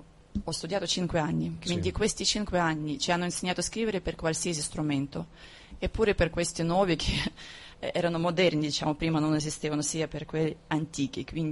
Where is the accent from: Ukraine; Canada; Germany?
Ukraine; Italian is a second language; also born or lived in Moscow; now in Fiuggi, Italy; E a Fiuggi sono venuta da Mosca. Però a Mosca sono venuta dall'Ucraina, il mio paese d'origine.